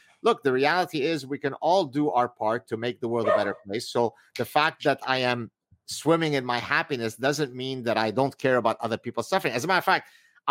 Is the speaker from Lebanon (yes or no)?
yes; Lebanon; I'm someone who is... from the Mediterranean area, of course. I'm from Lebanon. Look how my skin gets when the summer comes.